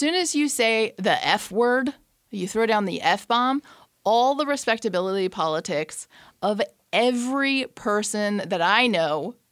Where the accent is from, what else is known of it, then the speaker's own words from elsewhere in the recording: Iran; I, by the way, have no politics as an Iranian. I just want to put that out there.